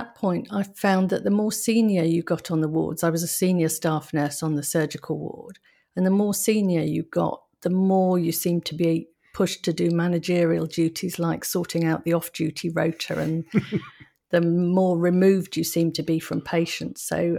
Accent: South East England, United Kingdom; I was brought up in Kent

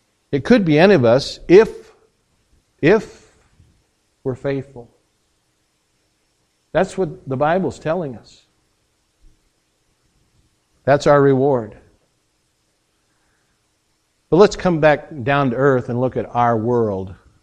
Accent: Hutchinson, Kansas, United States; I take my hometown, Hutchinson, Kansas, okay? About 40,000 plus people.

